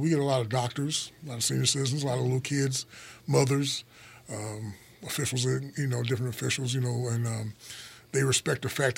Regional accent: Hammond, Indiana, United States; being in Gary myself part-time, because I was raised in Hammond

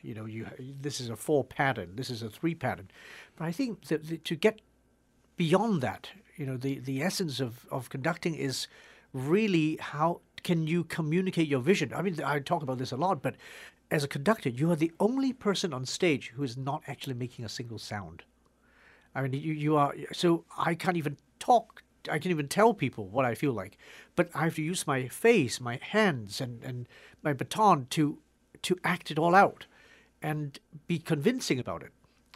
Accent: Hong Kong; growing up in Hong Kong, which is not really in the Western classical tradition. Well, we do, because Hong Kong was a British colony for many, many years. So we do get raised that way.

